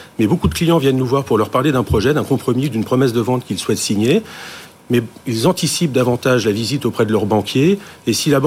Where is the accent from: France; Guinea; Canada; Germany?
France; Hauts-de-France; je viens du Nord-Pas-de-Calais